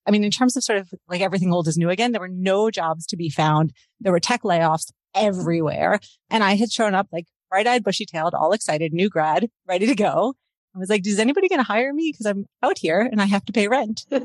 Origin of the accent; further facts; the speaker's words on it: Baltimore, Maryland, United States; moved away as an adult; also born or lived in California; now in Canada; No, I grew up in Baltimore in the US, and I married a Canadian. Like, I came to Canada late in life. So basically, I moved to Canada in my 30s